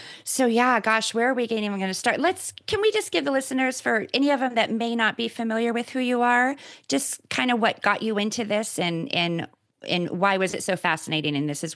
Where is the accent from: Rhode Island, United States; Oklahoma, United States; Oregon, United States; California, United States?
California, United States; Chico; he flew into my hometown of Chico, California and spoke at a medical conference